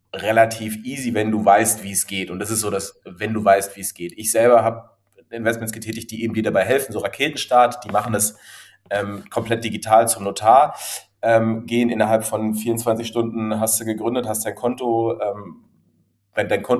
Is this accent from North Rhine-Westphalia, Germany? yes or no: no; Berlin, Germany; 35 Jahre alt mittlerweile, geboren, aufgewachsen in Berlin